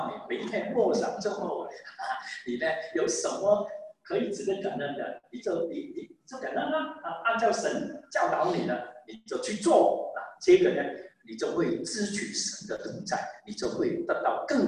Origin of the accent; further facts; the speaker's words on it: Guangdong, China; 就好像我们广东人现在我都知道